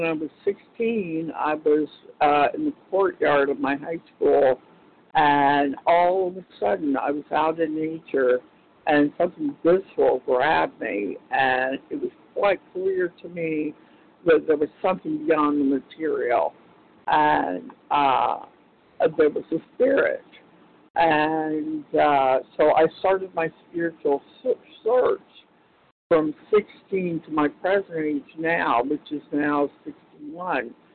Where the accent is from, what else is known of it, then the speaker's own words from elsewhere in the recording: Florida, United States; I'm from Florida.